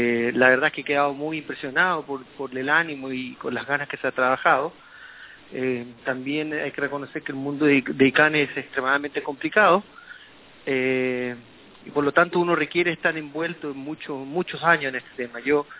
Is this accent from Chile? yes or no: yes; Chile; Yo soy abogado, soy chileno, soy profesor en la Universidad Católica del Norte, en La Serena